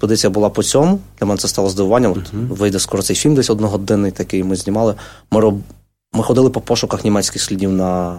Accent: Khmelnytskyi Oblast, Ukraine; от ми самі подоляни, ми хлопці, як би сказати, ми самі себе критикуємо

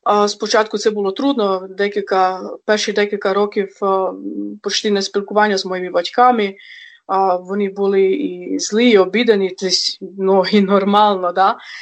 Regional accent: Croatia; Ukrainian is a second language; moved away as an adult; also born or lived in Bulgaria; now in Ukraine; І тоді я з Хорватії, як закінчила університет, поїхала в Болгарію, там 8 років служила як місіонер.

